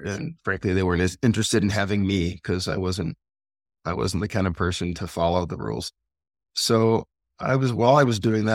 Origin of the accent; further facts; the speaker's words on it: Calabasas, California, United States; Well, I was born through no fault of my own in California and grew up in essentially near Calabasas. This is Kardashian land now.